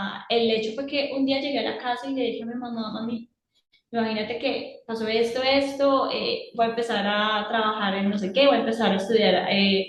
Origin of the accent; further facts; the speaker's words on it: Bogotá, Bogotá D.C., Colombia; yo toda la vida he vivido aquí en Bogotá.